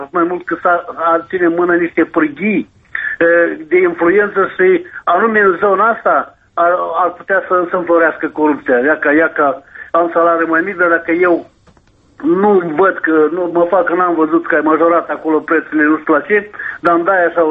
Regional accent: Moldova; ca un moldovean

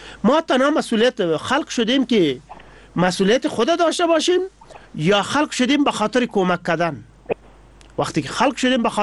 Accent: Afghanistan

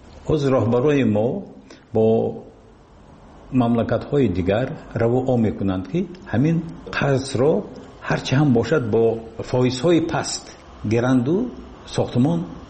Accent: Tajikistan; لیکن من تاجیکستانی هستم، من تاجیک هستم.

